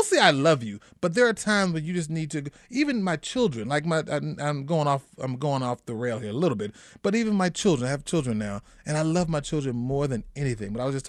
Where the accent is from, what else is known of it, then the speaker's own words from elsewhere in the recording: Kansas, United States; I grew up in Wyandotte County, which is definitely predominantly Black.